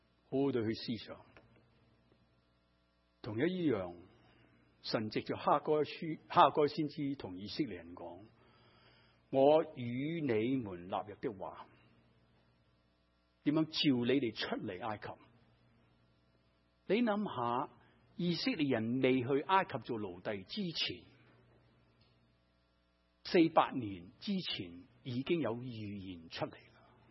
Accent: China; 我们中国人说没有口齿，讲了话好像没有这件事情

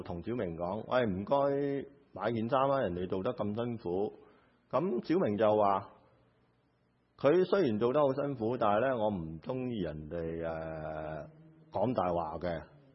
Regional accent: Taishan, Guangdong, China; 我係台山人

